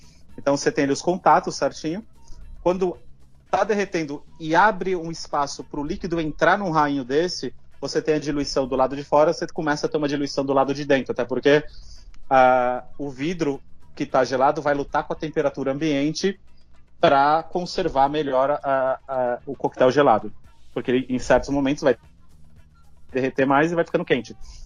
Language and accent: Portuguese; Spain; Eu cresci na Espanha, tá ligado? Então também muita palavra espanhola.